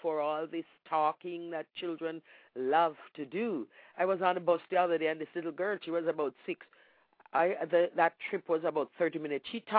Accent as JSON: {"language": "English", "country": "Jamaica", "tie": "born or raised there", "said": "if you remember back to the days when we were growing up in Jamaica"}